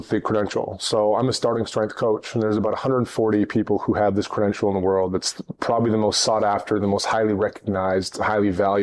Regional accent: Victoria, British Columbia, Canada; also born or lived in Kamloops; born in Kamloops, British Columbia, Canada, which is in the interior part of the west coast of Canada, in British Columbia. And my family moved to Victoria on Vancouver Island when I was six, and I was raised there. Left home when I was 17

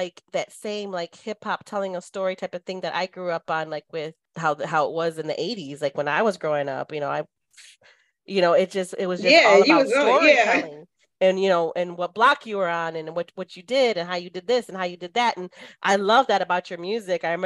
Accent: Detroit, Michigan, United States; cause I'm from Detroit. So I grew up in a, you know, predominantly urban neighborhoods from the hood.

